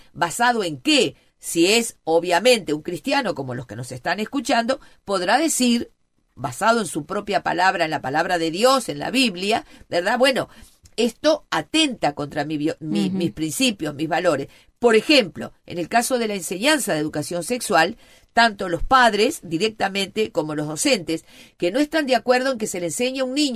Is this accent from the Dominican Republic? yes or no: no; Uruguay; also born or lived in Argentina / Colombia; aquí en mi país, pero inclusive también he estado fuera de Uruguay, he estado en Argentina, he estado también justamente en Colombia, en Bogotá